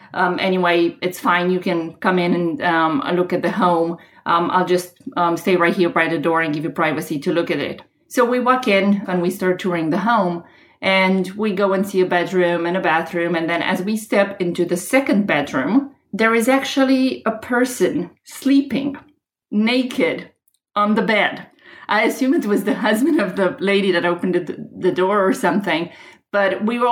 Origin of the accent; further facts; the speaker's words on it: Romania; English is a second language; moved away as an adult; now in Charlotte, United States; So I have been doing real estate in my home country in Romania for quite a few years, and recently I have started to do that in the U.S., December 2015.